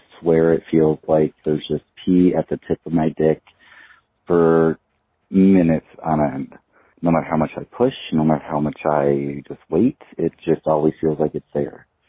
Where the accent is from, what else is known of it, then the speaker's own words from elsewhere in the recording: Wisconsin, United States; I'm a mommy from Wisconsin